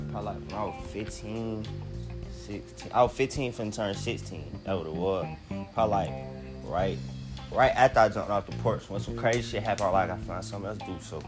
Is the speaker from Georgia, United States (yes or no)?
yes; Stone Mountain, Georgia, United States; Yeah, I'm from Mountain. Like, you feel me? I grew up right there. I'm from Redan Road.